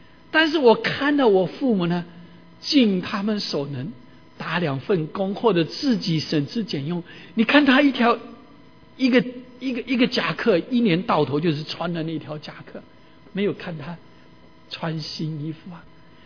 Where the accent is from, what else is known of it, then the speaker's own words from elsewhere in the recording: United States; 我们美国人呢动不动 I love you dear darling I love you